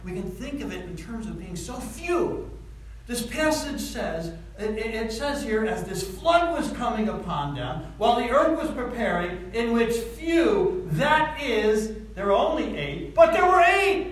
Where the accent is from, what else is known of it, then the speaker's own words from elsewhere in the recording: United States; Because, hey, we're Americans, and, you know, of course, it's all about me, right?